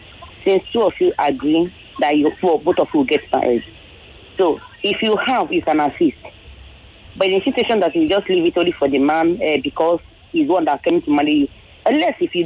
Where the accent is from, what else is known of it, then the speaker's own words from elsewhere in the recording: Ikorodu, Lagos, Nigeria; from Ikolodu.